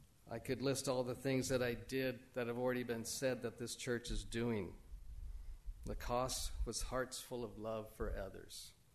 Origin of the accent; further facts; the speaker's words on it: Portland, Oregon, United States; moved away as an adult; now in Oro Valley, United States; podunk town of Portland, Portland, Oregon, known for community functions like 100 Nights of Antifa. My hometown, where I lived for 60 years, my hometown is not a hometown anymore.